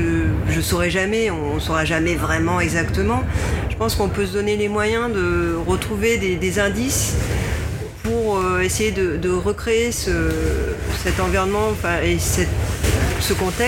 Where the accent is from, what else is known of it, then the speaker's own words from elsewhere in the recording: France; Que je suis française et puis que je suis pas si mal comme ça en fait